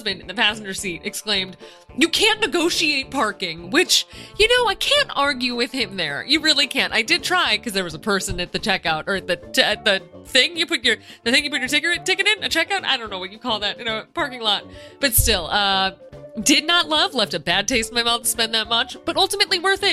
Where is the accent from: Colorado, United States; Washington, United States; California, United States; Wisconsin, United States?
California, United States; we are going to travel around the world starting in my home state of California.